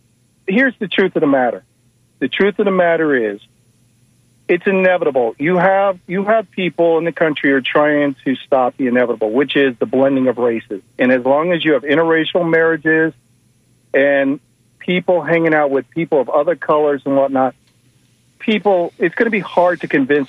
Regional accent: Florida, United States; I grew up in South Florida.

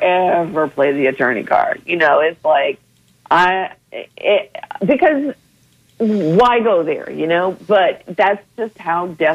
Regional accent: Louisiana, United States; And I grew up in Louisiana, and it's not just a New Orleans thing.

